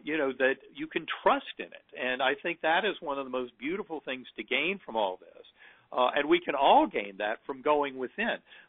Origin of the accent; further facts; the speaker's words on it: North Carolina, United States; the religious orthodoxy I grew up with in North Carolina through a Methodist church, did not really allow for that oneness with the divine.